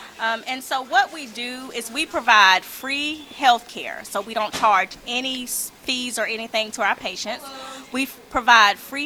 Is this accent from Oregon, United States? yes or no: no; Rock Hill, South Carolina, United States; I was born and raised in Rock Hill, South Carolina.